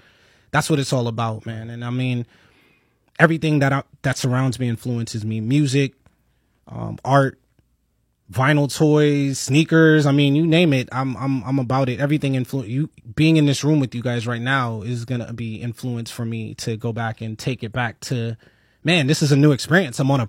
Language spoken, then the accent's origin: English; New York, United States; the music that I was around growing up in New York, the graffiti that was on the walls.